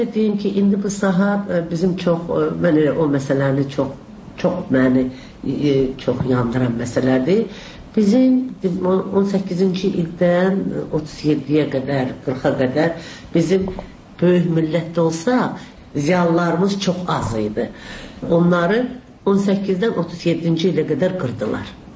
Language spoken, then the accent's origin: Azerbaijani; Nakhchivan, Azerbaijan; Yox, Naxçıvandanam. Ordubadda işləmişəm.